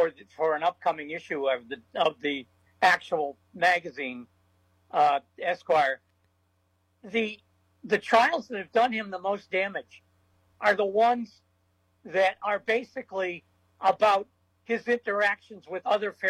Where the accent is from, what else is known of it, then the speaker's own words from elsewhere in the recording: Worcester, Massachusetts, United States; I'm from Worcester, and Lawrence is from Dorchester